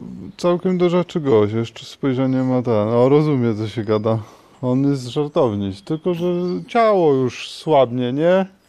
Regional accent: Dębica, Subcarpathian Voivodeship, Poland; Pochodzę z Dębicy, takie miasteczko między Tarnowem a Rzeszowem.

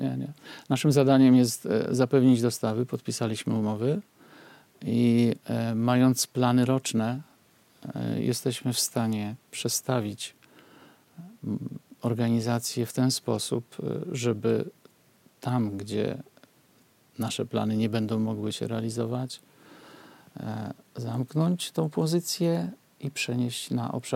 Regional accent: Białystok, Podlaskie Voivodeship, Poland; born there; Mówię to, żeby skończyć tym, że jestem urodzony w Białymstoku.

